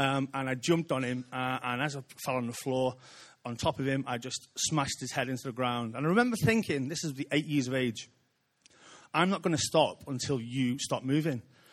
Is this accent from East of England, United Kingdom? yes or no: no; Liverpool, North West England, United Kingdom; I'm a Scouser. I'm proud of it. I love this city. I love its heritage. Grew up with my family really being proud Scousers